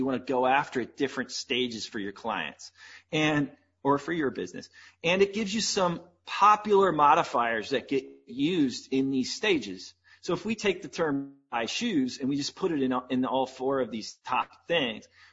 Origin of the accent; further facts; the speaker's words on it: St. Louis, Missouri, United States; everywhere from St. Louis right here in my hometown to Kenya